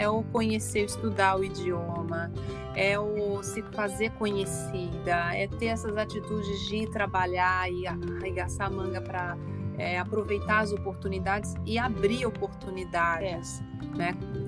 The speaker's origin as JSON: {"language": "Portuguese", "country": "Brazil", "moved": "as an adult", "said": "A gente vem do Brasil se achando e chegar aqui e falar: opa, peraí, negócio assim não, baixa a bola, menos."}